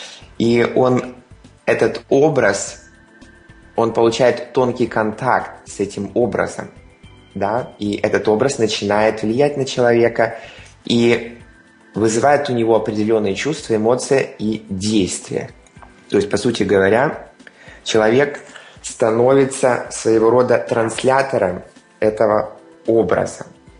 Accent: Ukraine; у меня на родине, да, Украина

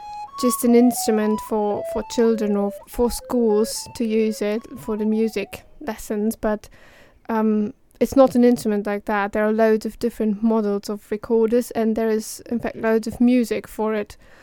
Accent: Germany; now in London, United Kingdom; I'm from Germany. I'm 20 years old. And since September last year, I've been studying at the Royal Academy of Music in London.

